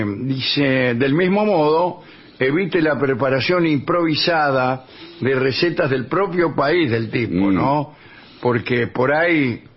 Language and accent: Spanish; Argentina; Le digo, escucha, me vengo de Argentina.